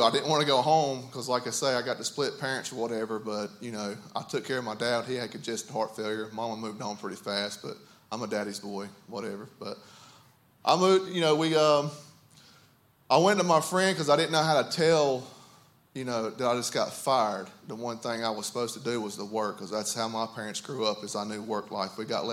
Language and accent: English; Gastonia, North Carolina, United States; I'm from Gastonia, about 2.5-3 hours away from here.